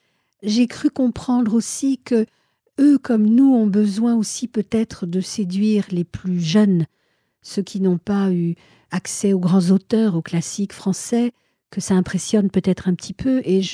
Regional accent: France; on parle français puisqu'on est français.

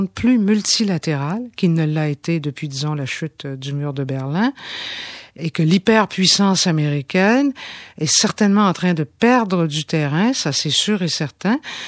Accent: Quebec, Canada; Il y en a encore un peu chez nous, au Québec et au Canada.

